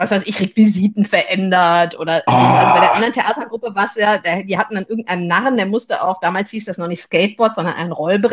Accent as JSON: {"language": "German", "region": "North Rhine-Westphalia", "country": "Germany", "said": "Jetzt komme ich aus dem Ruhrgebiet"}